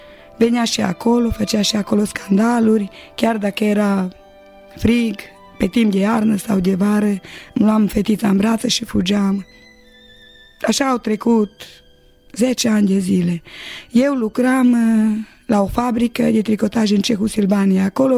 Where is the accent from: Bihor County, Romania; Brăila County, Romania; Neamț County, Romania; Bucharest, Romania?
Neamț County, Romania; Bicaz; sunt din Bicaz, am 46 de ani și m-am născut într-o familie de ortodoxi.